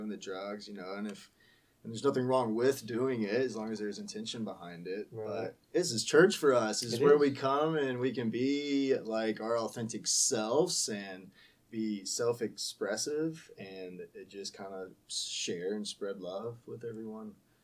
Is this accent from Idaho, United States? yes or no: no; Alabama, United States; No, I mean, I grew up in Alabama, so I love my family.